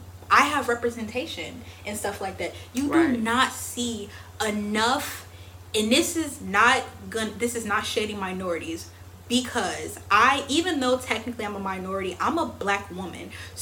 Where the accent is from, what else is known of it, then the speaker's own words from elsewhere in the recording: Palatine, Illinois, United States; And I am from the Midwest. I just say Chicago, but if the Chicago people knew me, I was from Palatine.